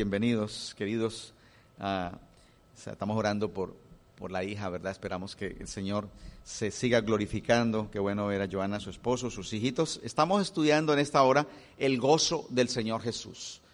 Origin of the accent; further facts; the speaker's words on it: Colombia; Nosotros venimos del oriente de Colombia, frontera con Venezuela.